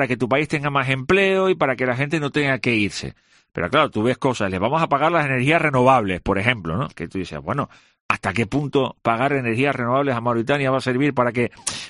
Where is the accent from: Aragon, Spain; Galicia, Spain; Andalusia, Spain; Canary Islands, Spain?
Canary Islands, Spain; a mí como canario.